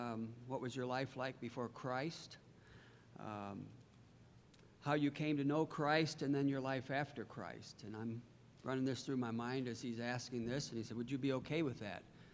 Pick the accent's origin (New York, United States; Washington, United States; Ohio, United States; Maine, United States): Ohio, United States; Tiffin; I grew up in Tiffin.